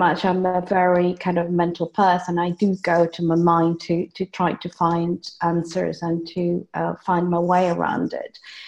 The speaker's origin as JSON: {"language": "English", "country": "Venezuela", "second_language": "English", "lives_now": "United Kingdom", "said": "what's happening in Venezuela, for example, I'm from Venezuela"}